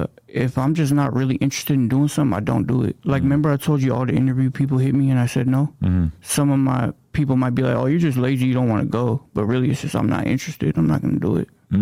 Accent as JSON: {"language": "English", "region": "California", "country": "United States", "said": "I'm from Northern Cali."}